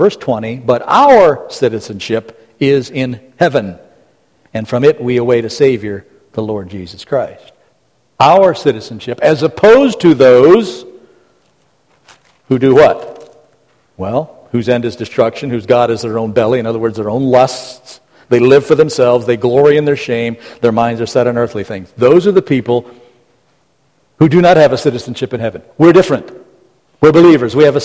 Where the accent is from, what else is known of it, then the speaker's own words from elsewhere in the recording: United States; I love being an American, even if I don't like the way things have degenerated in just about every way in my lifetime.